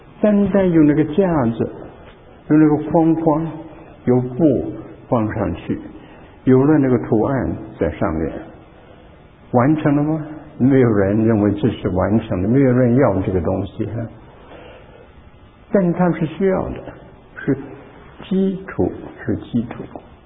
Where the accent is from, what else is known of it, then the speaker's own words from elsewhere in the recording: North China, China; 在中国，我在北方长大，冬天呢是围着火炉的，起初是烧木块，后来就烧煤炭。